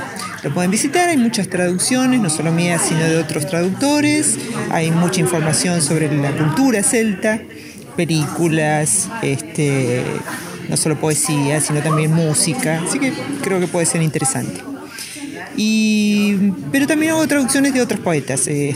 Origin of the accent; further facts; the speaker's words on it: Bahía Blanca, Buenos Aires Province, Argentina; also born or lived in Neuquén; de Bahía Blanca. Viví un tiempo en Neuquén, pero bueno, estoy asentada desde hace muchos años en Bahía Blanca